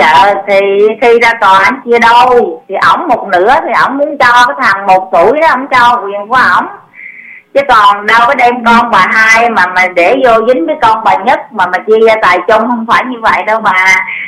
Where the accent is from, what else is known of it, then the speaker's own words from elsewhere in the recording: Quang Nam, Vietnam; Đúng rồi, tôi người Quảng Nam.